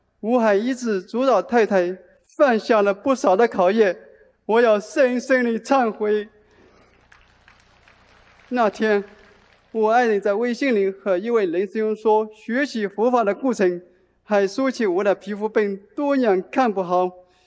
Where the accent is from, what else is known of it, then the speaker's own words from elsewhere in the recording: Lisbon, Portugal; 我来自葡萄牙里斯本